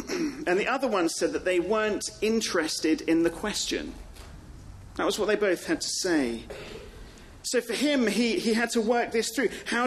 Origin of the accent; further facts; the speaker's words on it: England, United Kingdom; I think, as English people, do it.